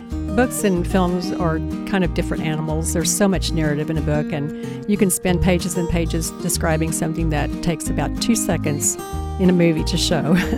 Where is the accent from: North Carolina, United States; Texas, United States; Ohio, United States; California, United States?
Texas, United States; Austin; also born or lived in Johnson City; I was born in Austin, Texas, and have been here for most of my life. But when I was in high school, we lived in Johnson City on the family ranch.